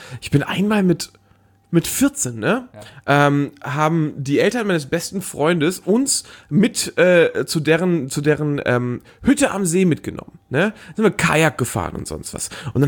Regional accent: Northern Germany, Germany; Ja, ich komme ja auch eher aus dem Norden

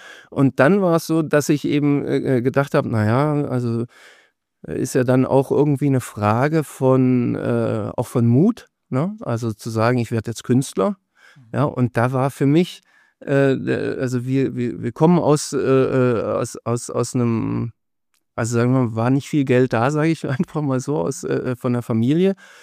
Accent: Schwäbisch Hall, Baden-Württemberg, Germany; den Großteil meiner Jugend habe ich in Schwäbisch Hall verbracht.

